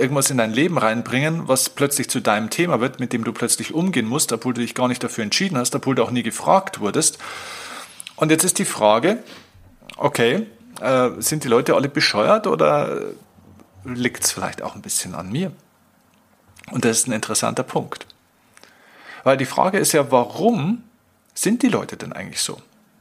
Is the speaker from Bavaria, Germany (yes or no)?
yes; Bavaria, Germany